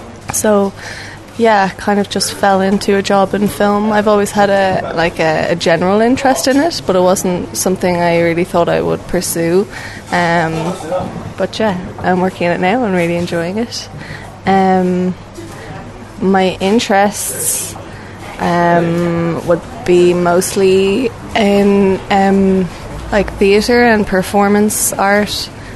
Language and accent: English; Dublin, County Dublin, Ireland; I'm 23 and I'm from Dublin in Ireland.